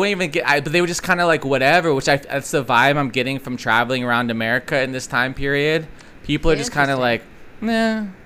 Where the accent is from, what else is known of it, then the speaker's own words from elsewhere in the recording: California, United States; You hate me because I'm from California.